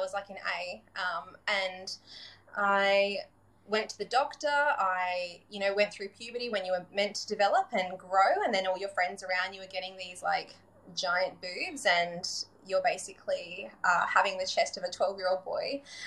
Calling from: Western Australia, Australia; So I am coming from Western Australia. I live here in a little cute beachside community

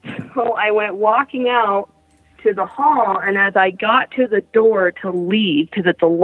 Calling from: Salt Lake City, Utah, United States; I'm calling from Salt Lake City, Utah.

